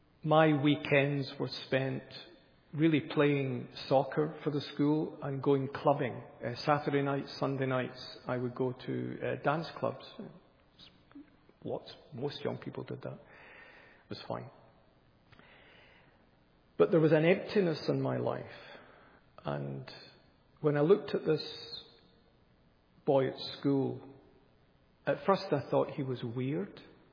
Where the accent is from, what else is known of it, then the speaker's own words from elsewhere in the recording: Glasgow, Scotland, United Kingdom; I'm from Glasgow, the largest city in Scotland, about 1 million, big industrial city.